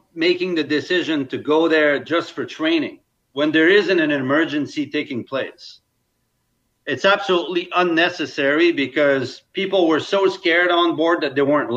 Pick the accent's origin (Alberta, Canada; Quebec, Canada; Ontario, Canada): Quebec, Canada; I used to vacate on the East Coast. I'm from Quebec, so I spent a lot of time in PEI and Maine.